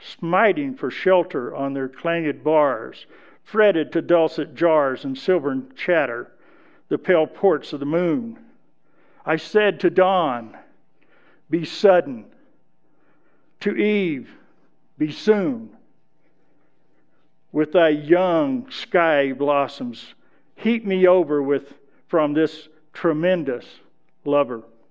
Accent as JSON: {"language": "English", "country": "United States", "tie": "born or raised there", "said": "Growing up in America during the 1950s and 60s, I knew about Jesus."}